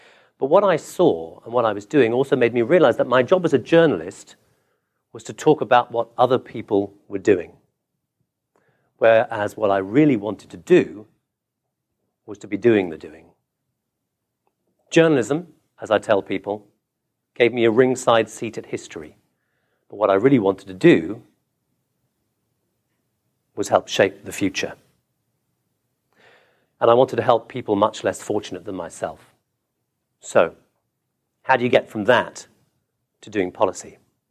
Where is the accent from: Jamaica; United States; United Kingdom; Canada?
United Kingdom; England; I'm English. I like to dunk biscuits in my tea.